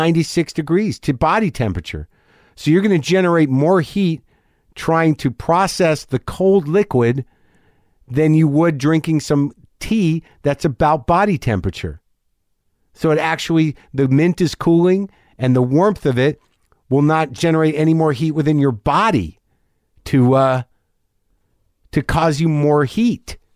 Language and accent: English; New Mexico, United States; I'm a Jew from New Mexico.